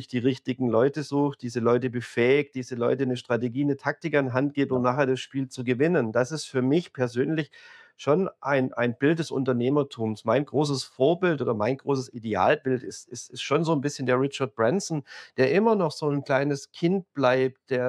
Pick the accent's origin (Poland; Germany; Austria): Germany; Baden-Württemberg; ich bin Schwabe